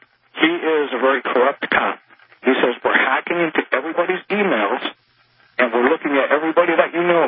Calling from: Trenton, New Jersey, United States; I'm calling from Trenton, New Jersey.

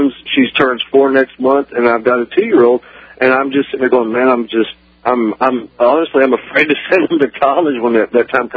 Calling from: Oxford, Alabama, United States

